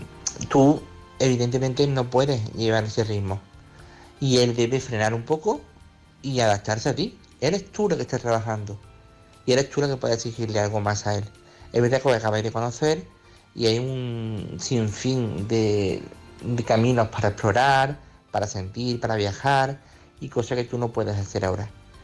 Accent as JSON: {"language": "Spanish", "town": "Córdoba", "region": "Andalusia", "country": "Spain", "said": "de Córdoba"}